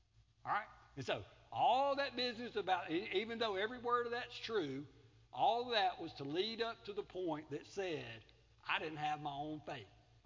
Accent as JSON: {"language": "English", "town": "Collins", "region": "Mississippi", "country": "United States", "tie": "born or raised there", "said": "I grew up in Collins, Mississippi. We had loving parents who worked hard to provide for us."}